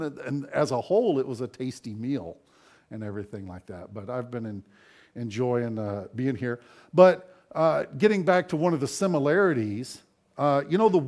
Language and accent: English; Houston, Texas, United States; now in Canada; I grew up in the Houston area, and when the Houston Rockets won the national championship back-to-back in the 90s, back when I was younger